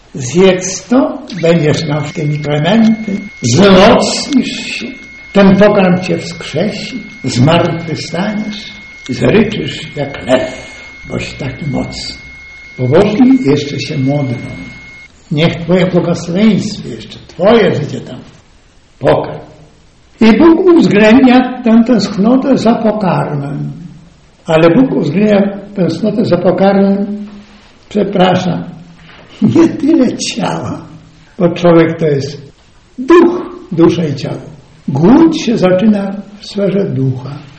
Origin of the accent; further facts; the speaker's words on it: Galicia, Poland; a ja jeszcze z Galicji pochodzę, z tych regionów.